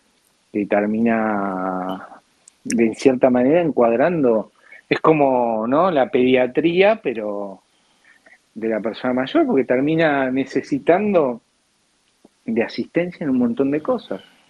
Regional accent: Buenos Aires, Argentina; acá soy de Villa Crespo

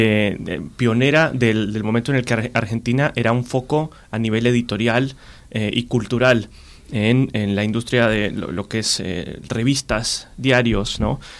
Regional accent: Colombia; De Colombia, Pablo.

